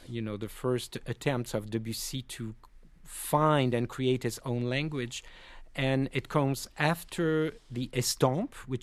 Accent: France; English is a second language; it's in my blood because I'm French. I grew up in France

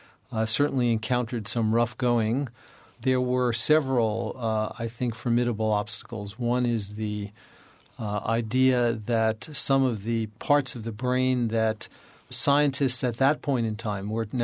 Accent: Brooklyn, New York, United States; a hospital not far from where I grew up in Brooklyn, New York.

